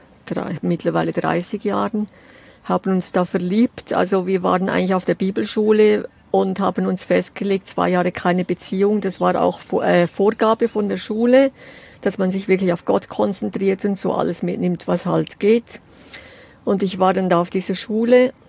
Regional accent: Switzerland; als Schweizerin, Berlin ist ja schon echt als Landei schon der absolute Hammer

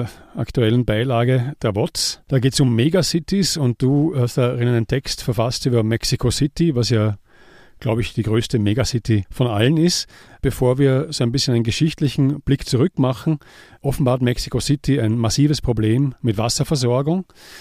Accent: Vienna, Austria; Ich komme ja aus Wien.

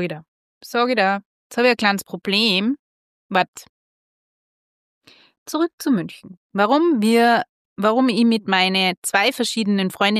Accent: Hallein, Salzburg, Austria; Jugendfreundinnen aus Hallein, wo ich her bin

